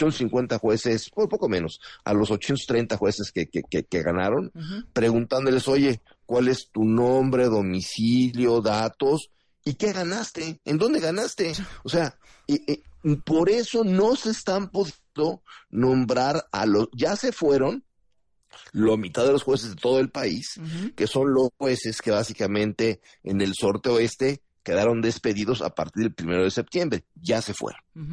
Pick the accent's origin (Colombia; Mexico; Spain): Mexico; O sea, somos muchos mexicanos, no todos votan o votamos por Morena.